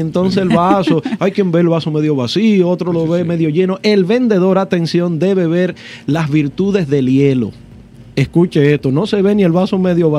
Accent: Dominican Republic; la frase que nosotros como buenos dominicanos siempre decimos

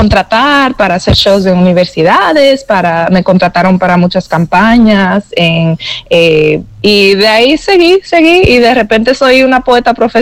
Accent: New York, United States; yo crecí en Nueva York sin familia.

